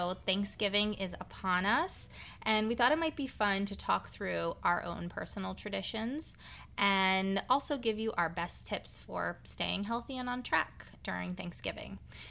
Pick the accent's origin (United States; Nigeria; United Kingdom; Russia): Russia; English is a second language; But for those of you that don't know, I am also from Russia.